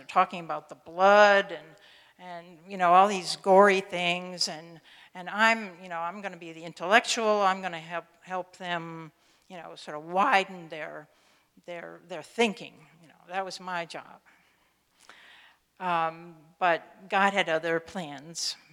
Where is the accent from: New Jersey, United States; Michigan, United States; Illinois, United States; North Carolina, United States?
Illinois, United States; I was born in Illinois. I spent my entire childhood in Illinois. I grew up in a little tiny town in Carroll County, Illinois.